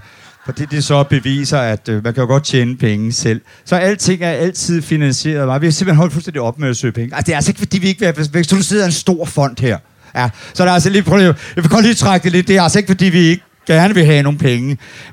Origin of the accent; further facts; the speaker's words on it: Odense, Region of Southern Denmark, Denmark; Jeg kommer fra Odense. Og når man kommer fra Odense